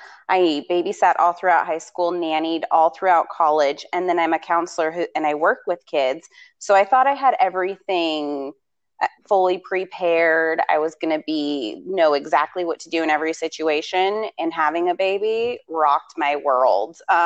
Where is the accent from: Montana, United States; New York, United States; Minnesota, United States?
Montana, United States; I am from Montana, born and raised